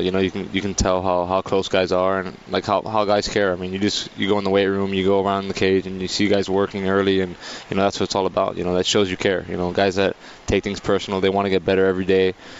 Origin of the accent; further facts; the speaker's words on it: Miami, Florida, United States; You know, born and raised in Miami, so